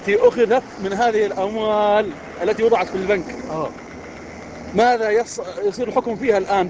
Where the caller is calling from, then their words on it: Libya; نحن شباب من ليبيا،